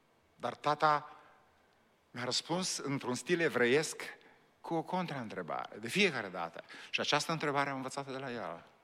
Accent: Bucovina, Romania; Eu vin din Bucovina, am copilărit în Bucovina

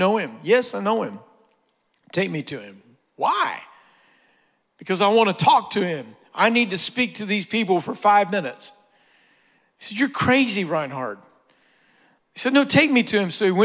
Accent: United States; I'm the gringo. I'm the American guy here, right?

